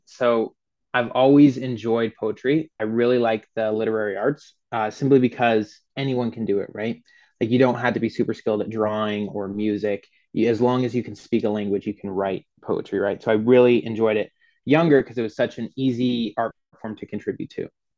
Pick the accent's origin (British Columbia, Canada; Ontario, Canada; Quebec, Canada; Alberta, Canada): Ontario, Canada; London; also born or lived in Nashville; I was born in Nashville, but raised in London, Ontario, which is where I am now.